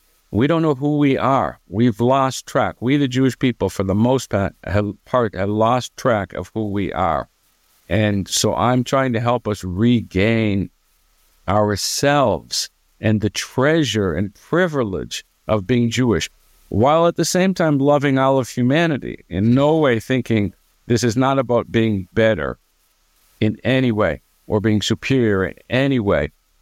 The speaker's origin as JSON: {"language": "English", "town": "London", "region": "Ontario", "country": "Canada", "tie": "born or raised there", "said": "I grew up in London, Ontario, Canada, as a typical Jew, typical American Jew, which means Judaism and being Jewish meant very little."}